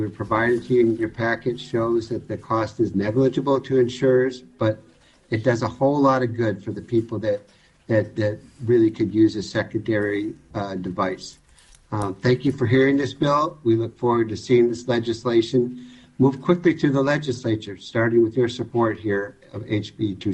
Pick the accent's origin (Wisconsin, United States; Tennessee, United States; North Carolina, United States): Wisconsin, United States; Green Bay; because I grew up in Green Bay, Wisconsin, and I had dreams of being a place kicker for the Green Bay Packers someday.